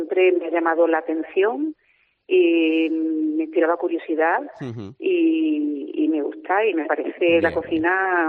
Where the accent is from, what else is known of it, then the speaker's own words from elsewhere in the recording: Andalusia, Spain; me consta que no soy la única malagueña que sale en el programa, hay otros.